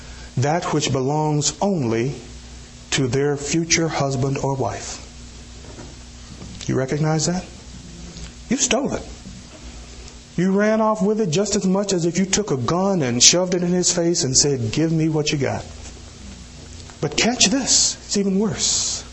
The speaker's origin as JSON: {"language": "English", "region": "Tennessee", "country": "United States", "tie": "born or raised there", "said": "I grew up in Tennessee, close to the Tennessee River."}